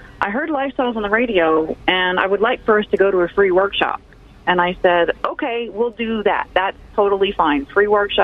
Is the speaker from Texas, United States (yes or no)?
yes; San Antonio, Texas, United States; Well, I grew up in San Antonio, born and bred in San Antonio. Went to high school here, went to college here